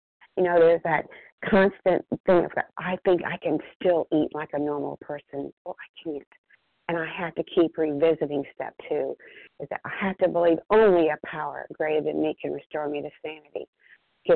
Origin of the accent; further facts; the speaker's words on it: Athens, Georgia, United States; I'm from Overeater from outside Athens, Georgia.